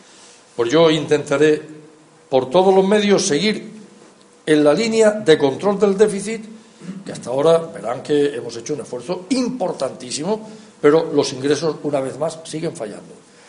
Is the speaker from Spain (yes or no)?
yes; Spain; sin olvidarme de que soy español.